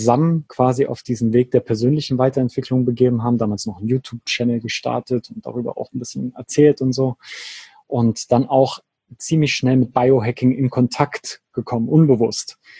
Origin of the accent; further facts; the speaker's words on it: Saxony, Germany; moved away as an adult; also born or lived in Switzerland; Und dann habe ich mich immer weiter Richtung Süden bewegt, erst zurück in meine alte Heimat in der Nähe von Leipzig.